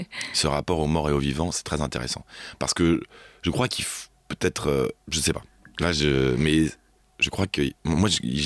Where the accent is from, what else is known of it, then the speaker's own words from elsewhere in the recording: Île-de-France, France; J'ai grandi dans le 93.